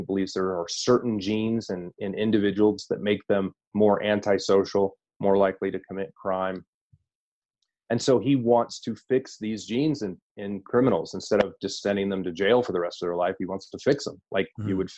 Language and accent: English; United States; I am an American.